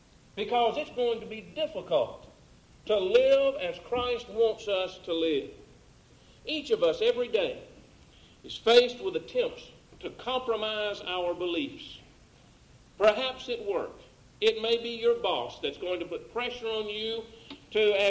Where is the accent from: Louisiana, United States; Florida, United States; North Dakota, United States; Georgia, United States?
Georgia, United States; Atlanta; I was raised and I grew up driving in Atlanta.